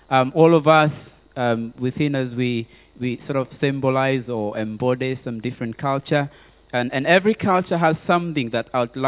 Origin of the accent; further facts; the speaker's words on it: Kenya; even though I may talk about being Kenyan, being a Maasai is another subsection of culture that has its own uniqueness.